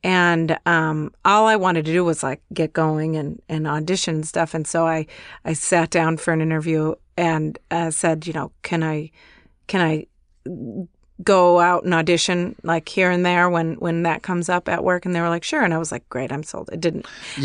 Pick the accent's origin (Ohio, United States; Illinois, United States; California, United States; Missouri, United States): Illinois, United States; Chicago; So I'm from Chicago. And when I was still living there, I won money in a raffle.